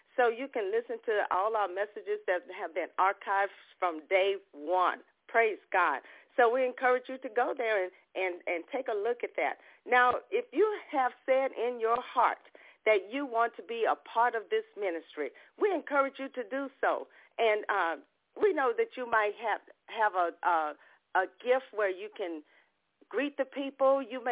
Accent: Ocean Springs, Mississippi, United States; from the Mississippi Gulf Coast here in Ocean Springs

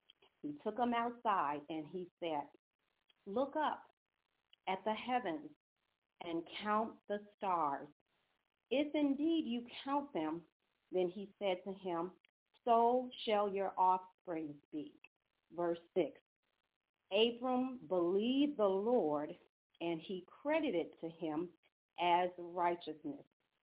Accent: Chicago, Illinois, United States; They both hail from my hometown of Chicago, Illinois

